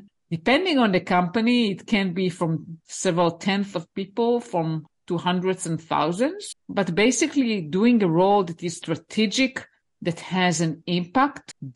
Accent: Israel; I live in Israel. That's my home country.

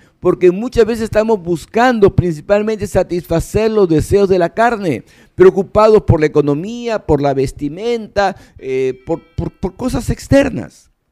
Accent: Peru; Por eso es que el Perú está como está. ¿Por qué? Porque hemos permitido que la carne nos domine como peruanos, como nación.

